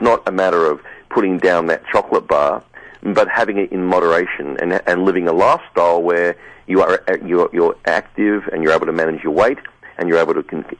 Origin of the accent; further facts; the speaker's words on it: Australia; accent: Australian; moved away as an adult; my strange accent's because I'm from Australia.